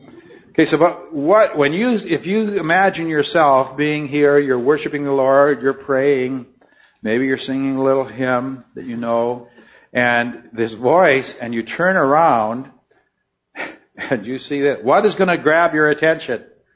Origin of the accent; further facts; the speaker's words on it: Drayton Valley, Alberta, Canada; it was in my hometown in Drayton Valley, Alberta.